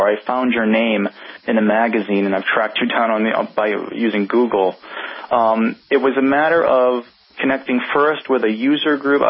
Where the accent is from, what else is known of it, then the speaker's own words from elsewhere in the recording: Massachusetts, United States; It was in 1986. I was 16 years old, living just outside of Boston in my hometown.